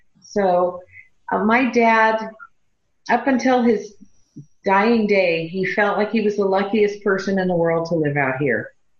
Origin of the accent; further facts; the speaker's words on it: Hollywood, California, United States; born there; I was born in Hollywood. Yes, Hollywood, California.